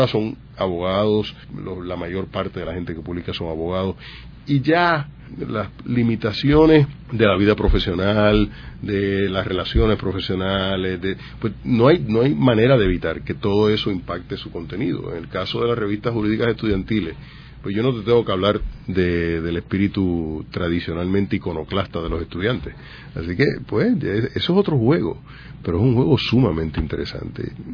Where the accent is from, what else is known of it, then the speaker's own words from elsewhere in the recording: Puerto Rico; Nosotros en Puerto Rico tenemos el código civil español